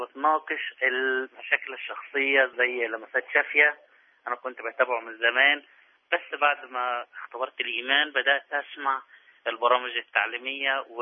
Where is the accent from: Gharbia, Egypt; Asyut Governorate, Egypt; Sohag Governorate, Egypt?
Asyut Governorate, Egypt; Asyut; من أسيوط.